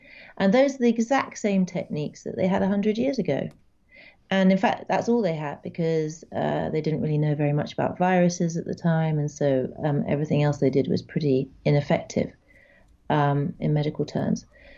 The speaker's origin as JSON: {"language": "English", "country": "United Kingdom", "lives_now": "Paris, France", "said": "I mean, I'm British, but I live in Paris."}